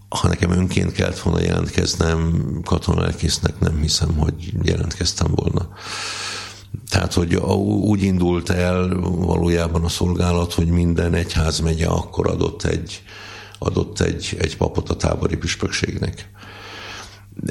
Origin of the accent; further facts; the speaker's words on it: Somogyszentpál, Somogy, Hungary; én olyan közel voltam a szülőfalumhoz katona, hogyha fölmentem a 3 emeletes épület tetejére, és hazaláttam. Tehát, hogy ugye én Marcaliban voltam sorkatona, ami hát néhány kilométerre van Somogyszentpáltól.